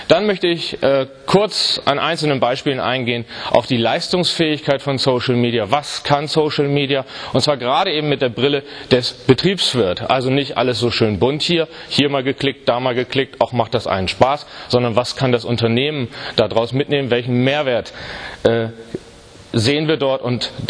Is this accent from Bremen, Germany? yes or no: yes; Bremen, Germany; born there; gebürtig, das hören Sie auch an meiner Sprache, zumindest wenn Sie aus Süddeutschland kämen, würden Sie es hören, gebürtig komme ich von gar nicht so weit weg her. Ich bin nämlich gebürtiger Bremer, von daher auch durchaus ein Nordlicht.